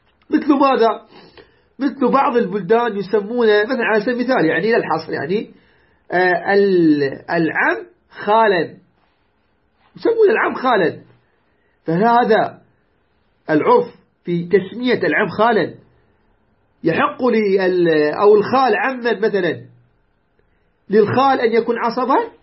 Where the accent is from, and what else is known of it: Iraq